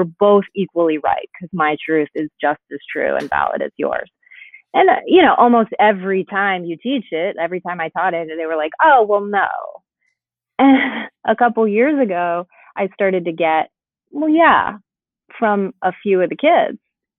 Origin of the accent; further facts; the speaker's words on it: Boston, Massachusetts, United States; I'm from the Northeast. I'm from, you know, my family goes back on both sides for generations in New York City. I grew up in Boston.